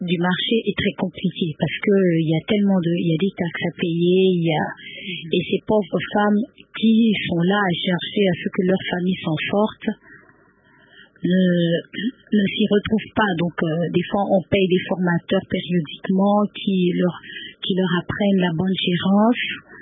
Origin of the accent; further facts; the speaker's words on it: Katanga, DR Congo; Comme je suis d'abord du Katanga